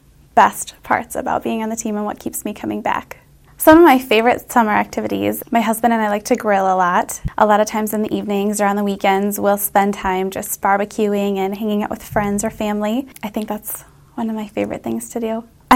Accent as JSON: {"language": "English", "town": "Willmar", "region": "Minnesota", "country": "United States", "said": "is my sixth season on the team, and I'm from Willmar, Minnesota."}